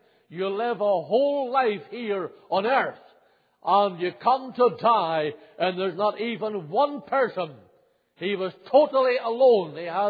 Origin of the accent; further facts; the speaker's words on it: Northern Ireland, United Kingdom; moved away as an adult; now in Canada; when I came to Canada for this ministry in 1976 was I got a phone call from Northern Ireland, my home country